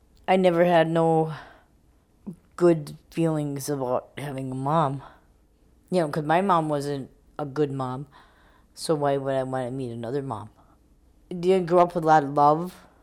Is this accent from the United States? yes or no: yes; South St. Paul, Minnesota, United States; I'm old enough. I'm 56. I grew up in South St. Paul, Minnesota. I'm enrolled up in White Earth.